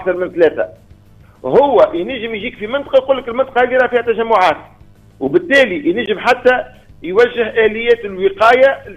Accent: Tunisia; مع الثلاثه لي تواز اوبيراتور اللي عندنا في تونس

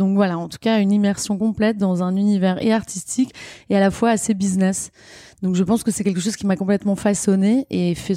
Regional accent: Lille, Hauts-de-France, France; je suis issue d'une famille de 5 enfants. J'ai grandi donc à Lille, dans le nord de la France. J'ai grandi avec 3 frères autour de moi

